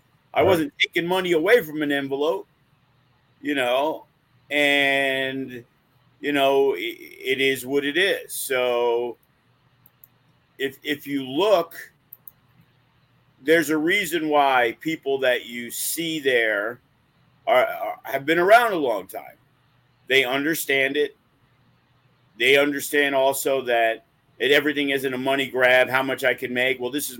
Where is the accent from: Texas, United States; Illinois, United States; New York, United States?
New York, United States; You know, he's from New York. I'm from New York. He's full Puerto Rican. I'm half Puerto Rican.